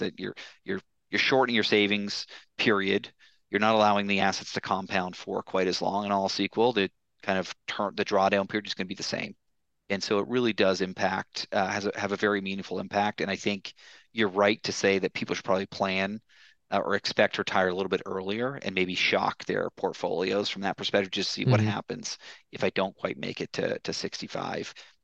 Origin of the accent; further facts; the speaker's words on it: Toronto, Ontario, Canada; also born or lived in Boston; now in Charlotte, United States; I live in Charlotte now, and came to Charlotte through Boston. Before that, I grew up in the Toronto area.